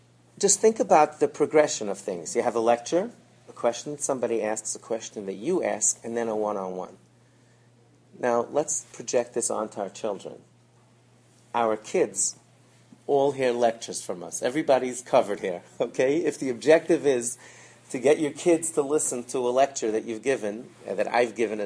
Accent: Belle Harbor, New York, United States; I grew up in Bell Harbor, for those who don't know.

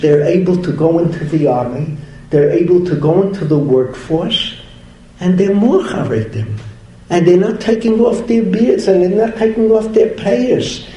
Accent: Bronx, New York, United States; from the Bronx originally.

